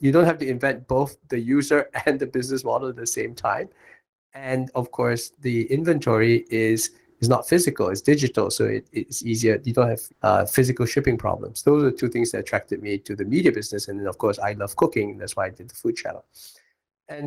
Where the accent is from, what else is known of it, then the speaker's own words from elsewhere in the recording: Singapore; I'm Singaporean. I'm very decidedly middle class. I grew up in a place called Thompson. It is like the home of middle class behavior.